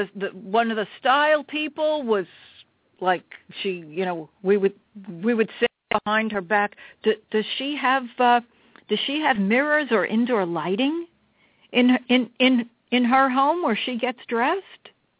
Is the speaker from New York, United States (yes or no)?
yes; New York, United States; accent: New York; I guess about 22 years, although according to many people, I have not lost my New York accent.